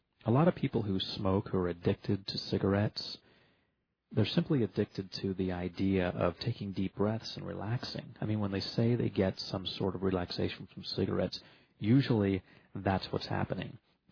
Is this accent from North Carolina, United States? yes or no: no; Florida, United States; And I grew up in South Florida.